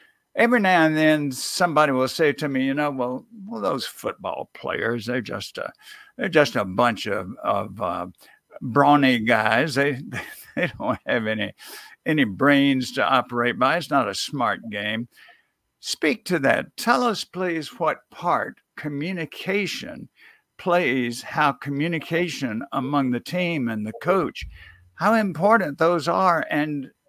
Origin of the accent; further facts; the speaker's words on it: Mississippi, United States; I'm from Mississippi, too.